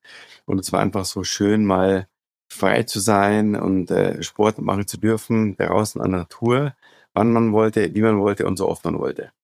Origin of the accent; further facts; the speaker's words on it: Munich, Bavaria, Germany; moved away as an adult; now in Kulmbach, Germany; ich bin im Januar 42 Jahre alt geworden. Ich bin in München aufgewachsen, bin aber seit knapp 8-9 Jahren im schönen Frankenjura in Kulmbach zu Hause.